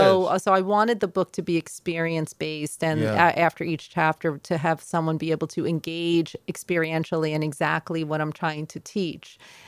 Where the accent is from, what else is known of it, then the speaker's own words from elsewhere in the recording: Queens, New York, United States; I'm from Queens. I grew up in Queens, New York.